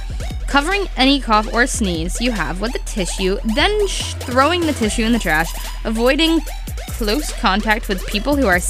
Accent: Florida, United States; And I was from Florida, so I am from Florida, living there.

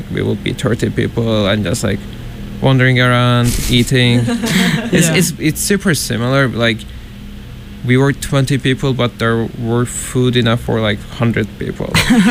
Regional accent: Turkey; English is a second language; moved away as an adult; now in United States; So I'm from Turkey. Mm-hmm. I moved to States when I started college here. So it's my fourth year here. I've always lived in Turkey. I lived in a very small city when I grew up until high school.

